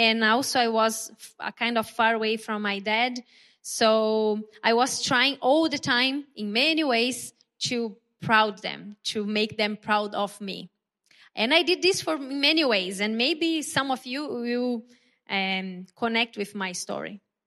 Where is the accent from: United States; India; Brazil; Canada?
Brazil; English is a second language; as he already introduced myself. I am from Brazil